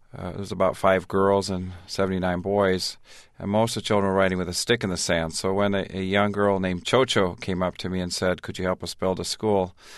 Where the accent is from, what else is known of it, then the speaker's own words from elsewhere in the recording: Tanzania; also born or lived in Minnesota, United States; Well, I grew up in Tanzania. I was born in Minnesota, Garrison Keillor stock, Minnesota Norwegian Lutheran. But when I was 3 months old, my parents went to Tanzania.